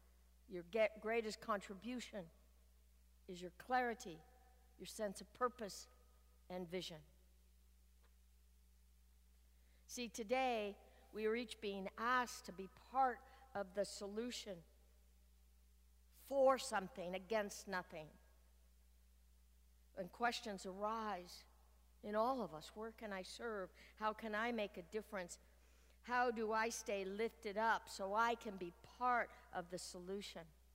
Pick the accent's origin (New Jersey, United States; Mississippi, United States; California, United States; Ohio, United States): California, United States; Oakland; I grew up in West Oakland, and in my neighborhood, there was every color. There was every race.